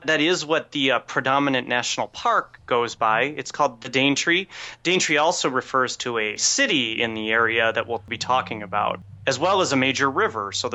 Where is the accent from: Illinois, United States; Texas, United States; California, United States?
Illinois, United States; Chicago; That's true. I'm from Chicago, so Cairn is going to be my natural, I think.